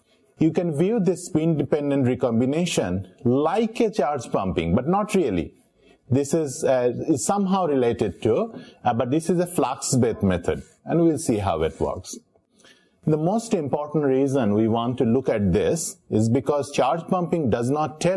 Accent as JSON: {"language": "English", "country": "Bangladesh", "moved": "yes", "lives_now": "United States", "said": "I said, I'm from Bangladesh, so never had an open book exam."}